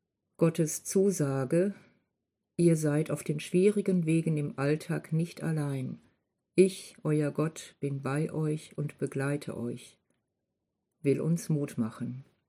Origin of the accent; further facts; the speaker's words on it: North Rhine-Westphalia, Germany; born there; Im Sauerland, wo ich geboren bin, und auch hier in Lichtendorf, sieht das schon anders aus.